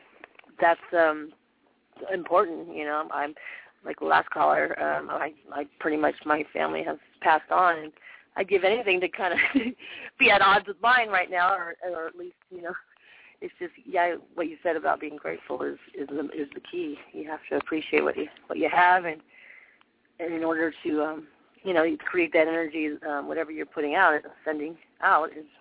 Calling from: San Diego, California, United States; I'm calling from San Diego.

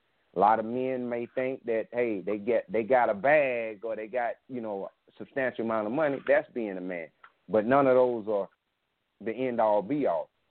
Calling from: Columbia, South Carolina, United States; I'm calling from Columbia, brother.

